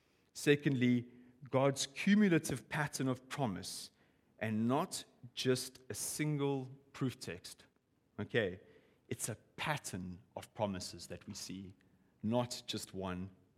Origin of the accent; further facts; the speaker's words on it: England, United Kingdom; I'm English, which is obviously very clear to most of you here.